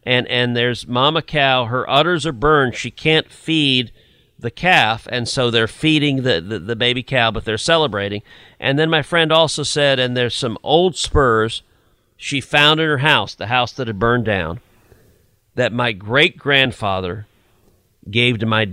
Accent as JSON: {"language": "English", "town": "Houston", "region": "Texas", "country": "United States", "tie": "born or raised there", "said": "when that happened and large chunks of the Gulf Coast were underwater, my hometown, your town that you live in, Houston, much of Houston was underwater."}